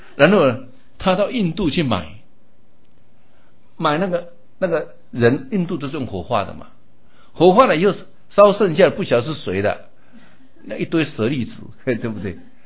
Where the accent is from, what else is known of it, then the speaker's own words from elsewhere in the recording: China; 所以我们中国人不用这种方法，我们是用在寺院里面开火的。